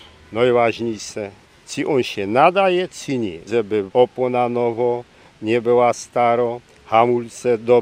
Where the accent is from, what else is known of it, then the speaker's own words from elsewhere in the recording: Lesser Poland, Poland; Ja pochodzę z Podhala, koło Bukowiny Tatrzański